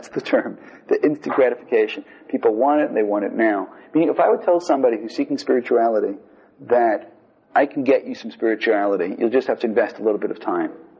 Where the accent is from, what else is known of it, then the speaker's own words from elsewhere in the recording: Brooklyn, New York, United States; We're both from Brooklyn.